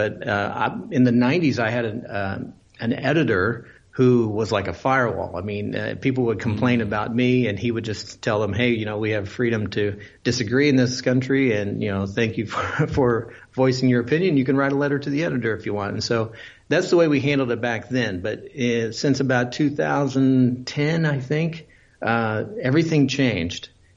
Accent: Indiana, United States; In my home state of Indiana, there are a couple of editorial cartoonists who are syndicated, but we don't have our home newspaper.

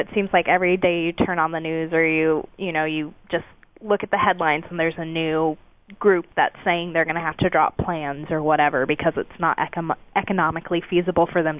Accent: Midwest, United States; Bible Belt is south, but like I grew up in the Midwest, which is very similar to the Bible Belt of that.

